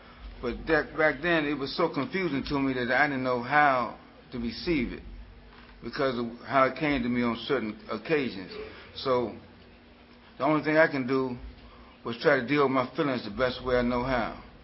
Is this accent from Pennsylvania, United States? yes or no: no; Washington, District of Columbia, United States; I'm from Northwest Washington, D.C., and I grew up in a loving, caring family.